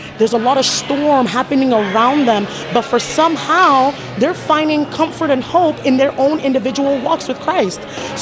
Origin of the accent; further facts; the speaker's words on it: Enugu, Enugu State, Nigeria; So I'm originally from Enugu, Nigeria.